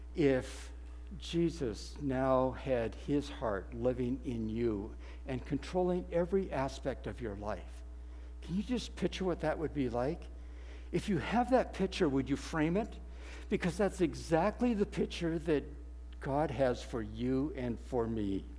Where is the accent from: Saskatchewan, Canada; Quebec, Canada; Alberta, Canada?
Alberta, Canada; Edmonton; born there; we come in from Alberta, and I am an Edmontonian by birth, so I'm an Albertan sort of there.